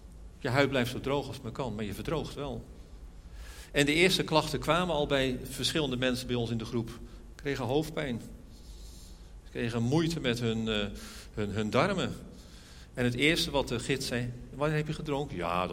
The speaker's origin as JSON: {"language": "Dutch", "country": "Netherlands", "said": "En weet je, als Hollandse jongen denk je dan van, nou, het zal wel een beetje meevallen, hè."}